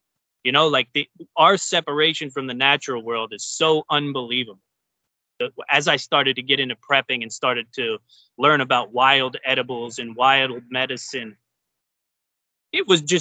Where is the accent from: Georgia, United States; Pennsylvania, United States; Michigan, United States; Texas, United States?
Pennsylvania, United States; Because I grew up outside of Philly in row homes.